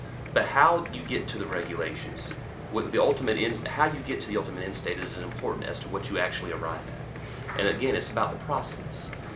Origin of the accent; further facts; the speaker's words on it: South Carolina, United States; Now, I'm from South Carolina, so I'm guilty of doing this all the time